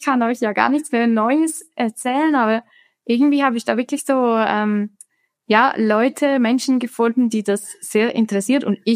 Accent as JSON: {"language": "German", "town": "Flims", "region": "Graubünden", "country": "Switzerland", "tie": "born or raised there", "said": "Ich bin Schweizerin und ich bin in den Bergen aufgewachsen. Also ich bin auch jetzt gerade zu Hause in Flims, das ist in Graubünden. Ich bin, seit ich klein bin, immer in den Bergen unterwegs."}